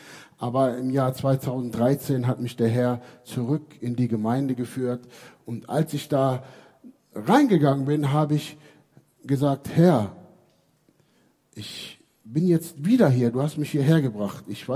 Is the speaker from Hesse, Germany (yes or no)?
no; Hameln, Lower Saxony, Germany; ich komme aus Hameln und ich war damals 12, 13 Jahre alt, heute bin ich 52